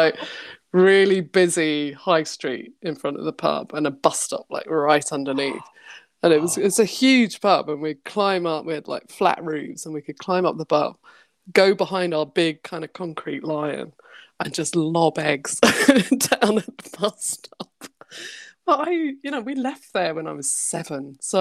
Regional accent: London, United Kingdom; But so we grew up mainly in Fulham and in Shepherd's Bush, which is West London down the road.

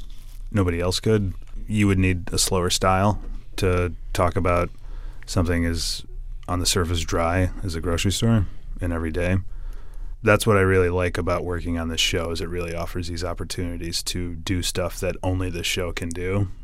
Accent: Chicago, Illinois, United States; You know, I'm from Chicago. Everyone in my family's an elevator mechanic.

